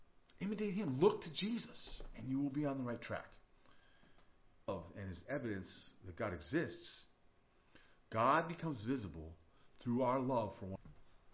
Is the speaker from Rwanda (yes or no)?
yes; Rwanda; When I was growing up in Rwanda, there was a terrible genocide.